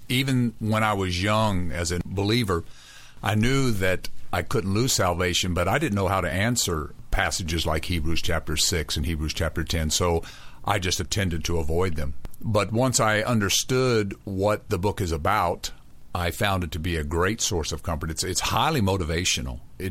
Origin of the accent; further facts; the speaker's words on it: Kentucky, United States; I'm originally from Kentucky. My dad was an Army sergeant, so I was an Army brat.